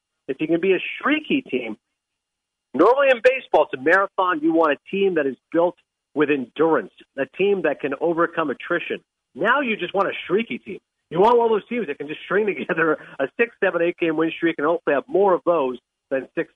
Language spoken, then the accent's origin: English; Toronto, Ontario, Canada; because of my ties growing up in Toronto